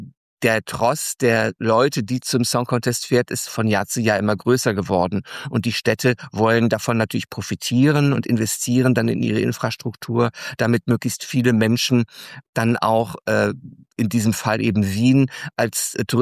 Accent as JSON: {"language": "German", "region": "Hesse", "country": "Germany", "tie": "born or raised there", "said": "Denn ich bin im Hessischen groß geworden."}